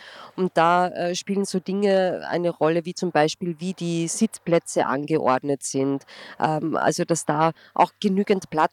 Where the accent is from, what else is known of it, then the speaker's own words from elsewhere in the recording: Vienna, Austria; ich bin Verhaltensbiologin und ich komme aus Wien